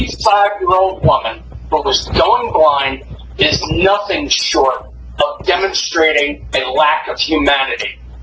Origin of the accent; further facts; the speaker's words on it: Atlantic Highlands, New Jersey, United States; I was born and raised in Highlands. I played Pop Warner football for the Atlantic Highlands Highlands Tigers